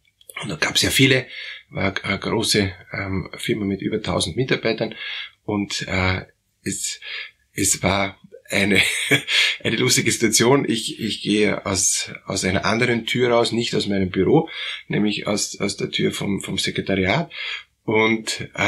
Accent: Germany; Und naja, ich bin aus Deutschland und ich weiß, dass Kelheimer Fliesen ist eine der besten Fliesen.

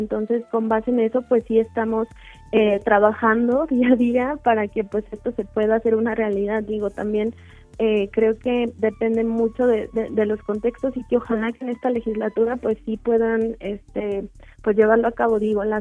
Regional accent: Guadalajara, Jalisco, Mexico; yo nací y crecí en Guadalajara, allá es toda mi familia.

